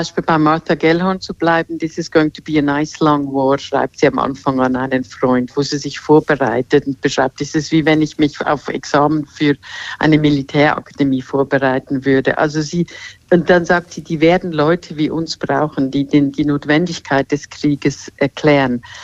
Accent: Switzerland; now in Germany; ich bin ja Schweizerin, aber ich lebe in Deutschland, mein Mann und meine Kinder sind Deutsche.

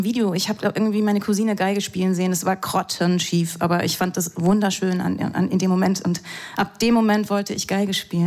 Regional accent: Southern Germany, Germany; Ja, also ich bin aufgewachsen in Süddeutschland, da habe ich einfach meine Kindheit verbracht

